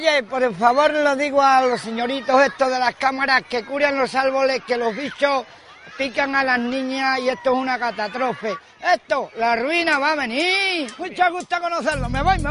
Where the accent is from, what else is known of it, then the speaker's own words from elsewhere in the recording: Italy; ¡Ah, yo qué sé! Soy de Italia, me trajeron una maleta.